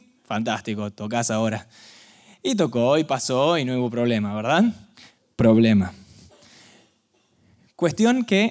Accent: Argentina; porque somos muy, muy argentinos

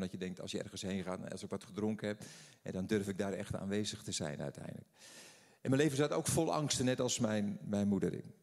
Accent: Den Helder, North Holland, Netherlands; Ik ben een Helderse Jutter. Geboren en getogen in Den Helder.

